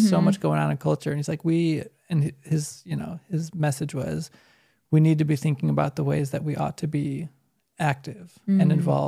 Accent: Chicago, Illinois, United States; Growing up in Chicago, I love deep dish pizza.

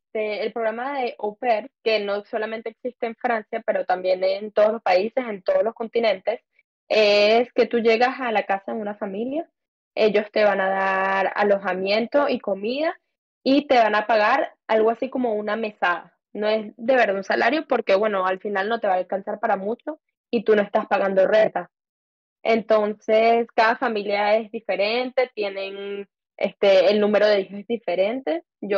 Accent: Venezuela; Y bueno, que también las dos somos de Venezuela.

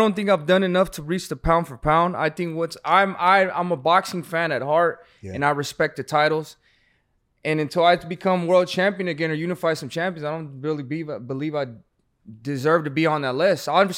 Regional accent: Phoenix, Arizona, United States; So we're from Phoenix, Arizona, right? We grew up there.

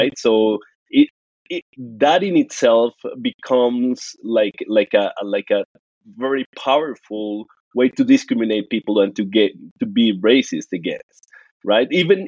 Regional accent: Bogota, Bogotá Capital District, Colombia; English is a second language; So, I'm originally from Bogota, but being from Bogota and being Black is a particular experience, because usually people in Colombia and in the mountains where Bogota is located, they think that Black people don't exist here

